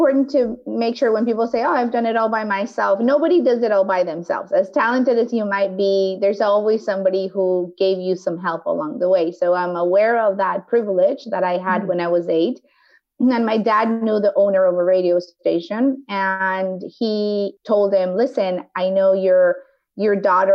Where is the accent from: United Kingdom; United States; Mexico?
Mexico; English is a second language; I grew up in Mexico, right?